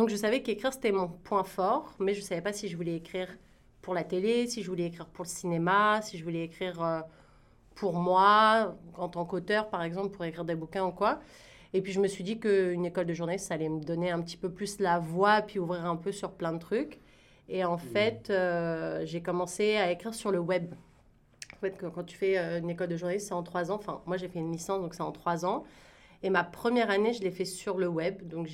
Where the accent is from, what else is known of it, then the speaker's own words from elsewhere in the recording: France; Je suis d'origine française. Enfin, je viens de France, j'ai des origines un peu mixtes